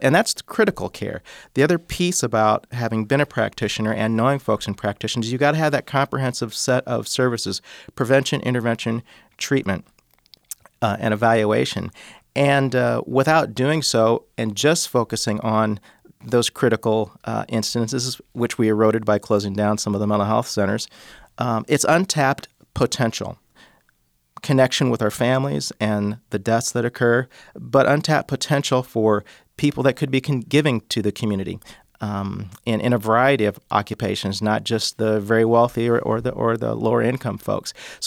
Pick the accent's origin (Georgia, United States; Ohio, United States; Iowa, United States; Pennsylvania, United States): Iowa, United States; some of the diverse crops that we've seen growing up in Iowa in terms of wine and beer, hops and grapes.